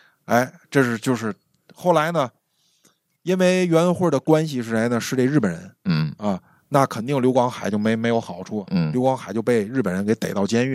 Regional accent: Tianjin, China; accent: Tianjin; 就是在我们天津话里

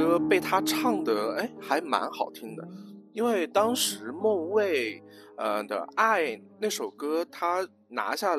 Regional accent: Hunan, China; 因为我是湖南人嘛，本来就看湖南台的节目很早

